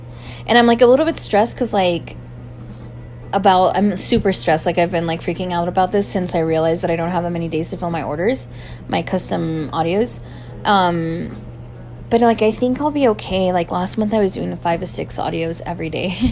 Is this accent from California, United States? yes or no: yes; Los Angeles, California, United States; Like, I'm from East LA. I can do that.